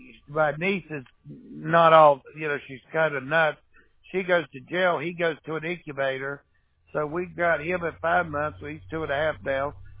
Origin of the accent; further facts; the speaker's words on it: West Virginia, United States; No, I'm from West Virginia originally.